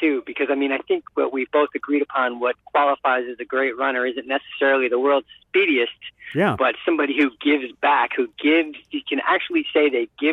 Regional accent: New York, United States; which I'm originally from New York, and I've never run the New York Marathon

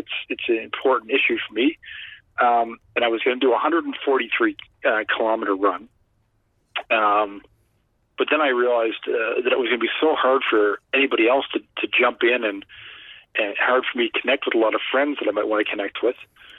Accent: Halifax, Nova Scotia, Canada; now in Ottawa, Canada; going back home where I spent most of my time growing up in Halifax.

